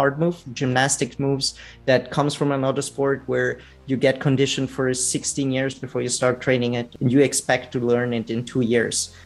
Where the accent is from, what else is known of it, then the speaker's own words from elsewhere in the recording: Italy; English is a second language; now in Vienna, Austria; I am 29 years old. As said before, I'm actually originally from Italy, live in Vienna.